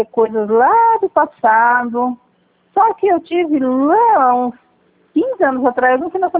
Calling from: Campo Grande, Mato Grosso do Sul, Brazil; Campo Grande, Vene.

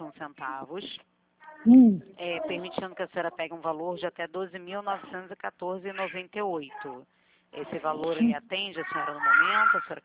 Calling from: Rio de Janeiro, Brazil; Rio de Janeiro, Rio de Janeiro.

